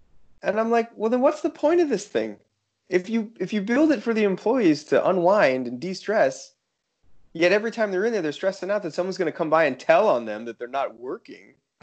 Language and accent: English; United States; just my analysis of growing up in the States and watching how things go in America